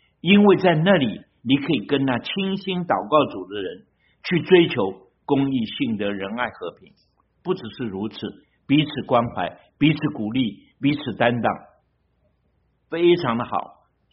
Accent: China; 我们中国人有一句话说什么？三十六计什么？走为上

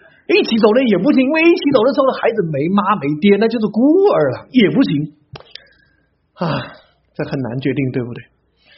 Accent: Jiangsu, China; also born or lived in Fujian / Zhejiang; 我作为一个江苏人，后来我到了福建，然后到了浙江，现在到了这里。

